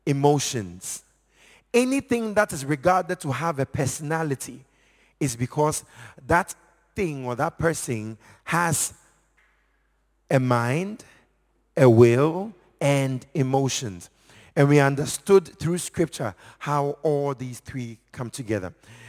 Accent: Ghana; I'm from Ghana, and I'm married to one wife.

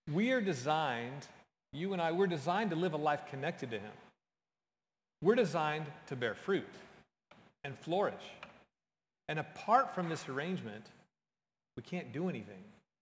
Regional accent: Texas, United States; I was a good Southern Baptist boy growing up in Texas

